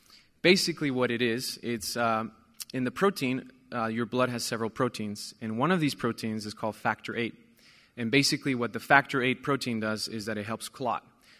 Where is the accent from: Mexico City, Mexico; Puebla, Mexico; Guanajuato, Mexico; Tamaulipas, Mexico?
Puebla, Mexico; And so 30 years ago, I was born in Puebla, Mexico. I'm originally from there.